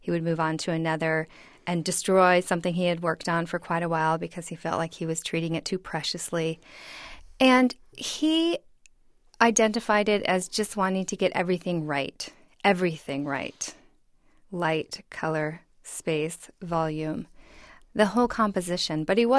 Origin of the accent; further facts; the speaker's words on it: Arizona, United States; I grew up in Arizona where there's very harsh yellow light, and the light here is quite different.